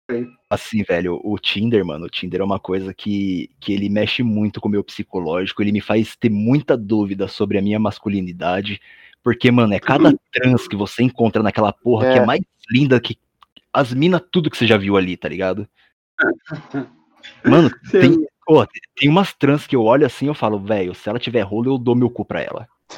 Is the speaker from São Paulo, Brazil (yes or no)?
yes; São Paulo, Brazil; also born or lived in Curitiba; eu sou de São Paulo, tá ligado? E fiquei 8 anos em Curitiba.